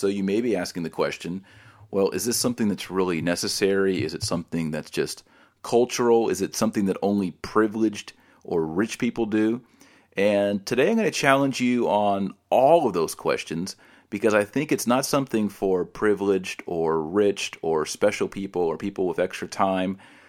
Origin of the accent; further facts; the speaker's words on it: United States; As an American, I think one of the faults of Americans is that we toil to acquire wealth